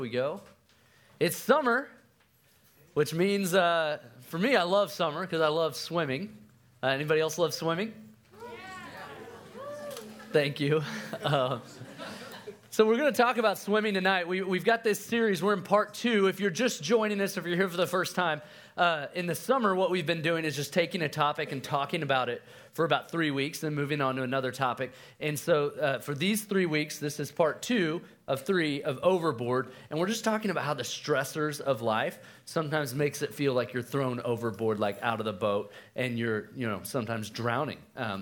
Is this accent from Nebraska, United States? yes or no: no; Oklahoma, United States; now in Richardson, United States; I moved here from Oklahoma. I grew up in Oklahoma, but I've been in Richardson, Texas.